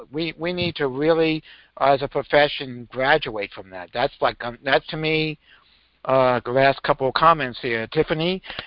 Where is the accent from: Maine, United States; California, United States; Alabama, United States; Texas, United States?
Maine, United States; Camden; I grew up in Maine, and the water was like 55 degrees, lived right on the ocean in Camden.